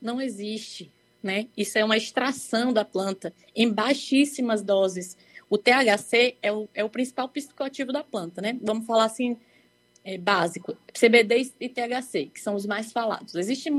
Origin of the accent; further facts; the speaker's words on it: Bahia, Brazil; porque eu sou baiana raiz, mas estou longe nesse momento.